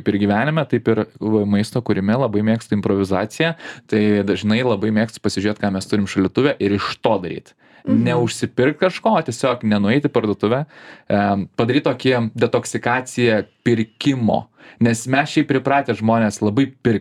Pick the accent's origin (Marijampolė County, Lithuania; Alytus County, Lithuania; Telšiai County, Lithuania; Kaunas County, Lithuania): Kaunas County, Lithuania; Kaunas; aš iš Kauno, tai man pas mane yra tas.